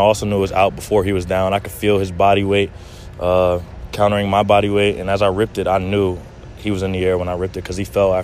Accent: Rumson, New Jersey, United States; I'm from Rumston, New Jersey.

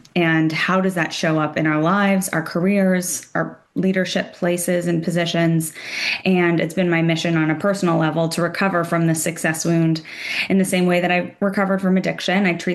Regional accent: California, United States; growing up in Silicon Valley, Enneagram 3, if that means anything to you, like typical achiever, firstborn daughter

